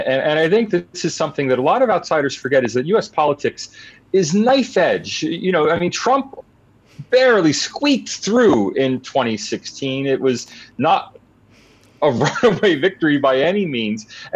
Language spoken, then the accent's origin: English; United States; Well, my main qualification being that I'm American.